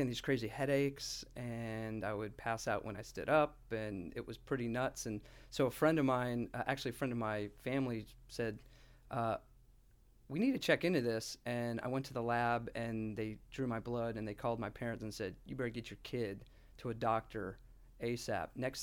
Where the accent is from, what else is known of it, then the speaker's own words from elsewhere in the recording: Jacksonville, Florida, United States; So I grew up in Jacksonville. I went to University of Georgia, and because my twin brother was going to Georgia Tech.